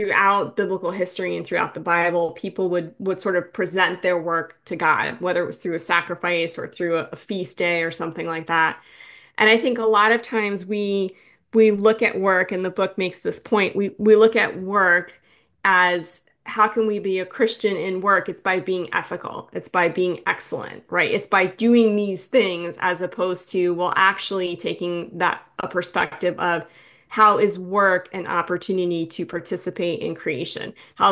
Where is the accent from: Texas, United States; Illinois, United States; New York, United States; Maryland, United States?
New York, United States; I mean, I'm from New York, and so sometimes when I go to different parts of the states, I could be a bit much for people